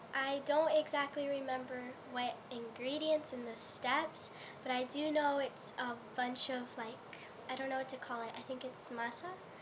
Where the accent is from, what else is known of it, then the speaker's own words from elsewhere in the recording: Corpus Christi, Texas, United States; Corpus Christi, Texas.